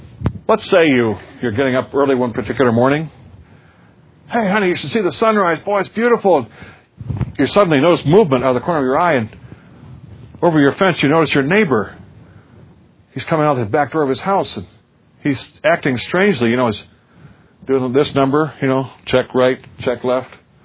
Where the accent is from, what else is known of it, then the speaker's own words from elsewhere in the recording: South Dakota, United States; I come from South Dakota, and in Leeds, South Dakota, is the famous Homestead gold mine.